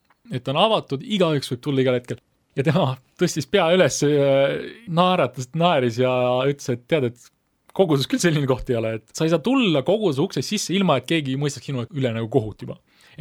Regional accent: Tallinn, Harju County, Estonia; ma olen õpilane, Tallinnast

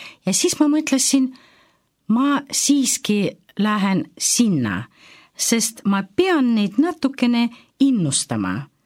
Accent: Saint Petersburg, Russia; Ma sündisin Sankt-Peterburis.

